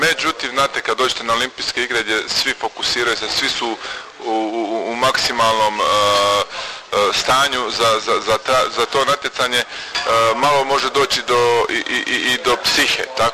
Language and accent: Croatian; Dubrovnik, Dubrovnik-Neretva County, Croatia; pošto ipak dolazim iz ovih područja, znači ja sam iz Dubrovnika, iz grada vaterpola dolazim